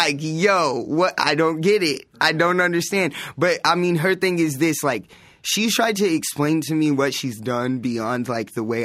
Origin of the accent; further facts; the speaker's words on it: La Mirada, California, United States; born there; I was born in La Mirada, so next door, basically.